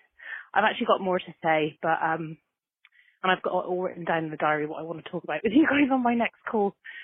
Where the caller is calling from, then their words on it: New York, United States; I'm calling from New York. I'm walking along the street as we speak, just crossing the road.